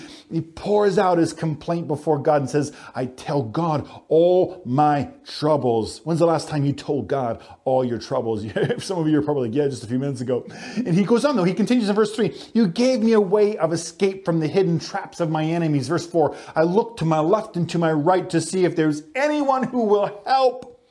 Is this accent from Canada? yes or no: yes; the Prairies, Canada; Growing up in the Canadian prairies, I remember we would experience storms, like severe storms, lightning and thunder and high winds and tornadoes